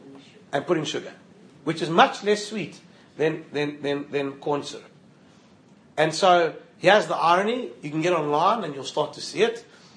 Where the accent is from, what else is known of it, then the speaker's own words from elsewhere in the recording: Johannesburg, Gauteng, South Africa; So growing up in Johannesburg, for example